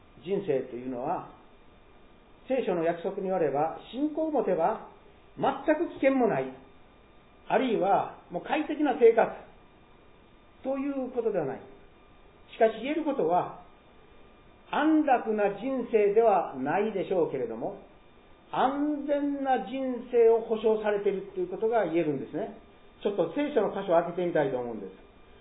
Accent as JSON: {"language": "Japanese", "region": "Yamaguchi", "country": "Japan", "tie": "born there", "said": "私は戦争が終わった日に生まれましたが、実は9ヶ月で生まれてるんですね。大阪に住んでおりました両親が、私父のふるさとである山口県に母親がもう行ったり来たり、疎開先行ったり来たりしていたんですね。だから山口に着いてしばらく経った頃、まあ、母親が破水をしてしまって"}